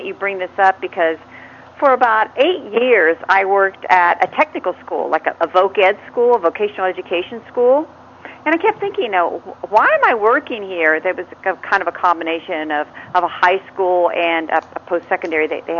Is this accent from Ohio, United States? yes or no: yes; Ohio, United States; I'm from Ohio, so I know Kentucky well.